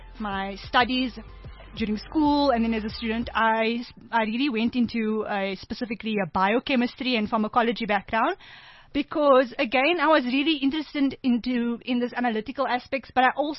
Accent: Cape Town, Western Cape, South Africa; I grew up in Cape Town on the Cape Flats. So, I lived part of my life in, just outside Mitchell's Plain. And then we moved around within Cape Town.

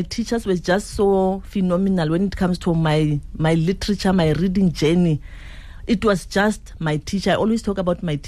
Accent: Kuruman, Northern Cape, South Africa; So I grew up in the Kalahari, in a small town in Kuruman. And I mean, we had nothing.

